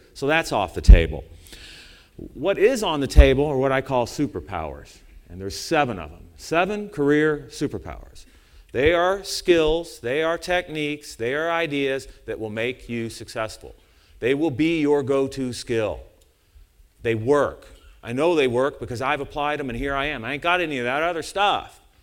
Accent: United States; I'm an American.

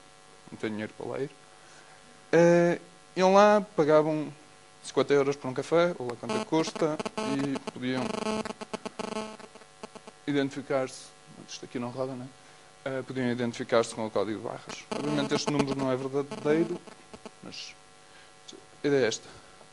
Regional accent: Porto, Norte, Portugal; accent: Porto; Nós somos uma startup do Porto, como se deve notar pelo meu sotaque.

